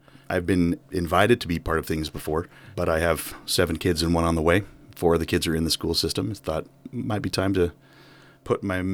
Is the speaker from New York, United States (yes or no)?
no; Wrangell, Alaska, United States; born there; And, well, I was born here in Wrangell back in the 1900s. That's where you get this massive beard, apparently.